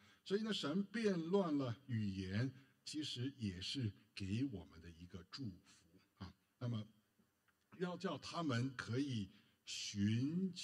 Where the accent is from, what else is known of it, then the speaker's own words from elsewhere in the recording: Beijing, China; 我是北京人啊，这个师母是在资本主义社会长大的啊，我是生在新中国，长在红旗下啊。